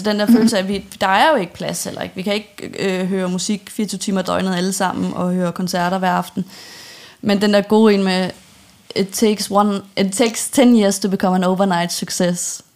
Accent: Zealand, Denmark; jeg voksede op på Sydsjælland og fik lov til at spille inde her i København

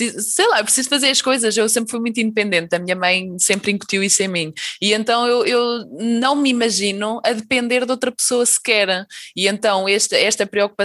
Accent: Águeda, Aveiro, Portugal; eu sou de Águeda, né? E também não é... Ou seja, toda a gente sabe, né? Toda a gente que me segue sabe que eu sou de Águeda.

